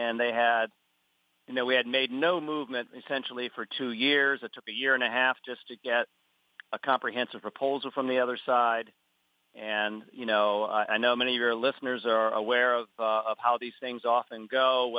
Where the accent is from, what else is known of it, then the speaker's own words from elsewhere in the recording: Lock Haven, Pennsylvania, United States; I'm from Lock Haven, PA, and I'm a spokesperson for our particular chapter here.